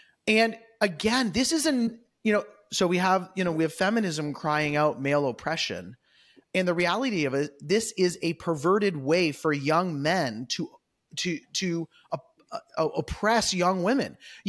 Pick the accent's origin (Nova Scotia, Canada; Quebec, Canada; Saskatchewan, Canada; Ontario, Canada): Ontario, Canada; moved away as an adult; now in Kentucky, United States; I said, oh, well, I'm from Ontario. We just moved down here. We're down here while my son's in school.